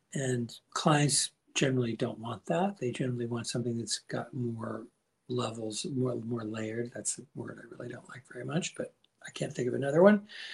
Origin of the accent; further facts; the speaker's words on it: New York, United States; I'm a New Yorker. I've lived in New York for 68 years